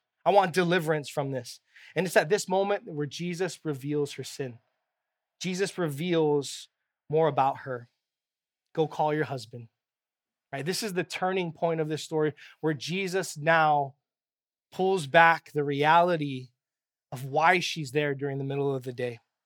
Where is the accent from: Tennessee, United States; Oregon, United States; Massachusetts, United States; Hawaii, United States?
Hawaii, United States; Kaimuki; I grew up in Kaimuki, Kapahulu area.